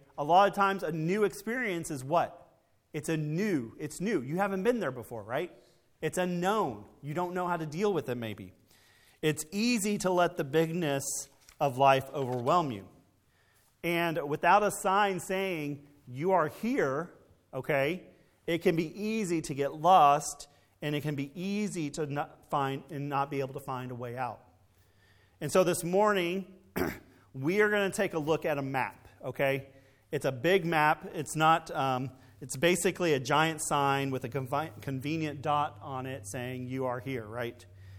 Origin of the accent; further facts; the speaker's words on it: Dallas, Texas, United States; I remember growing up in the Dallas Zoo, it was kind of confusing, and that was very helpful.